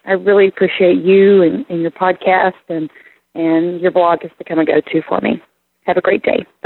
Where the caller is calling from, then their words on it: Dayton, Ohio, United States; I'm calling from Dayton, Ohio.